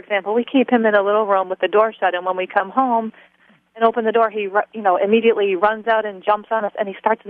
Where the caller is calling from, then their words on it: Port St. Lucie, Florida, United States; I'm calling from Port St. Lucie, Florida.